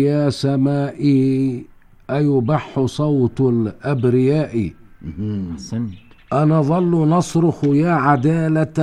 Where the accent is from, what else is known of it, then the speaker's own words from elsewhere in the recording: Damascus, Damascus Governorate, Syria; ولدت في دمشق عام 1333، وأكملت دراسة الابتدائية والثانوية والجامعية في دمشق، حيث تخرجت من كلية الحقوق